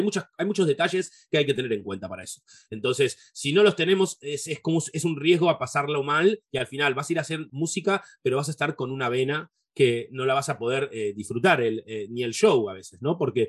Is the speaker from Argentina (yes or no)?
yes; Argentina; Como así como argentinos, como tocayos míos, o de Latinoamérica.